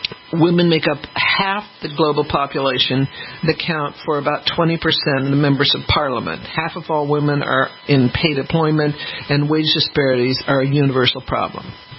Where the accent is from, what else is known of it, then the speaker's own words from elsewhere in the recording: United States; And you'd think being an American woman is kind of the coolest thing to be because of our rights.